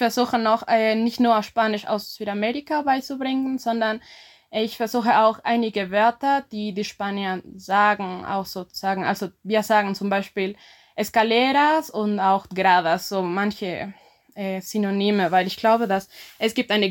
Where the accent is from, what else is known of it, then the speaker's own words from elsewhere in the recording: La Paz, Bolivia; German is a second language; Ich komme aus La Paz, das ist die Regierungssitz.